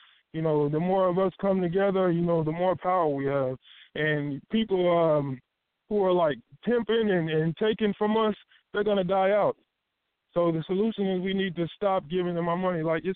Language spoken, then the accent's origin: English; Texas, United States; I'm from Texas. You know, I come from the bottom.